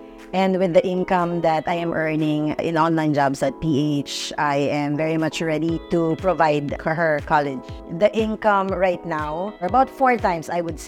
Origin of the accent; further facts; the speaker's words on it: Zamboanga City, Zamboanga Peninsula, Philippines; moved away as an adult; now in Manila, Philippines; I'm originally from Zamboanga City. During that time, there weren't a lot of opportunities there.